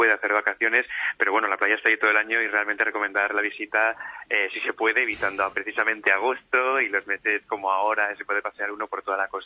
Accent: Barcelona, Catalonia, Spain; now in Mallorca, Spain; Yo la verdad es que soy originario de Barcelona, pero ya hace 9 años que me vine para aquí

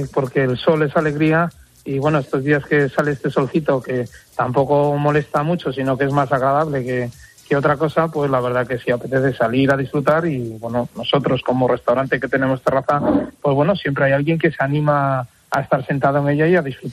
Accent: Galicia, Spain; a pesar de que somos gallegos, podemos disfrutar de arroces

